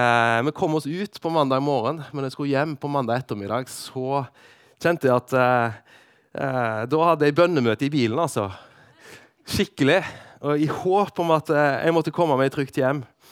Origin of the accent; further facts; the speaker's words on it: Western Norway, Norway; now in Sørlandet, Norway; Vi er vestlendinger som har flyttet til Sørlandet.